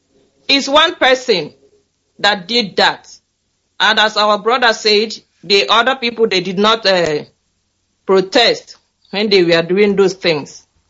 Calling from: Malmo, Skåne, Sweden; I'm calling from Malmo in Sweden.

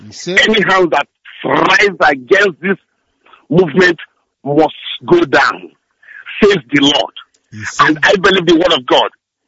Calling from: Ezira, Anambra, Nigeria; I am calling from Ezira, Orumba South, local government area of Kambra State, Biafra land.

